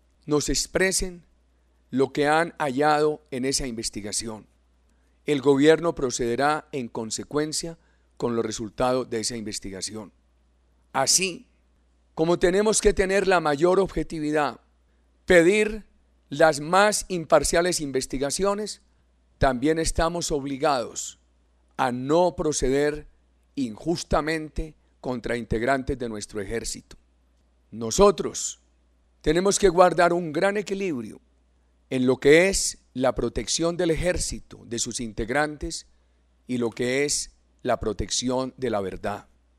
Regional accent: Colombia; que nos duelen como colombianos

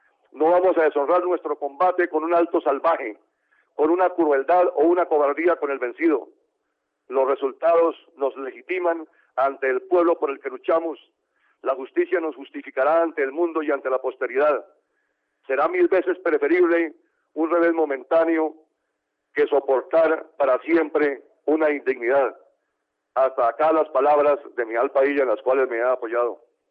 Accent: Florián, Santander, Colombia; A mi querida patria chica, a mi pueblo del alma, a mi querido Florián, pueblo santanderiano por excelencia

